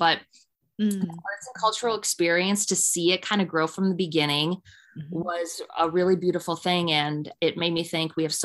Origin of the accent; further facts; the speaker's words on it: Milwaukee, Wisconsin, United States; You know, I grew up in Milwaukee and I've been a part of community radio since I was in my early 20s.